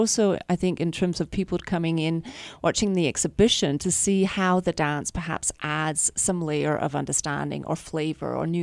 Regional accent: Copenhagen, Capital Region of Denmark, Denmark; now in Salt Lake City, United States; Yeah, we're actually based in Salt Lake City. I I'm originally from Copenhagen

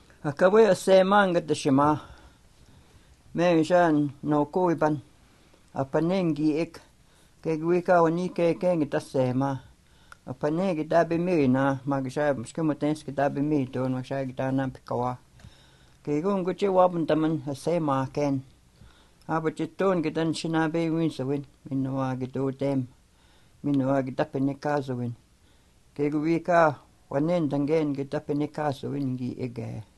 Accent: Canada; I am from Nigagoon Siminikaning, Canadian site. I'm a Canadian, eh?

